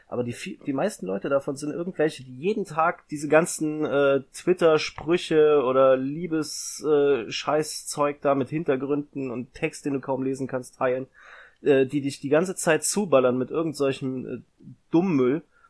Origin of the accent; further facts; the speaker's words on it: Koblenz, Rhineland-Palatinate, Germany; Hier am deutschen Eck, ich bin ja aus der Ecke Koblenz